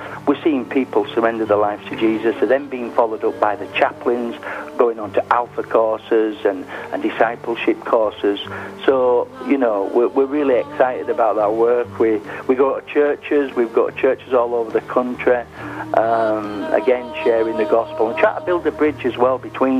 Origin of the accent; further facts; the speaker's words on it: Yorkshire and the Humber, United Kingdom; I'm a Yorkshireman, I'm an ordinary guy.